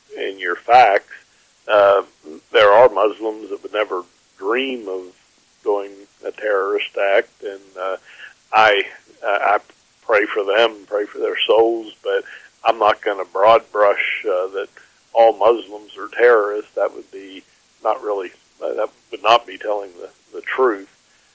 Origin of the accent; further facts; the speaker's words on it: North Carolina, United States; I have done some study in American history, and I'm from North Carolina.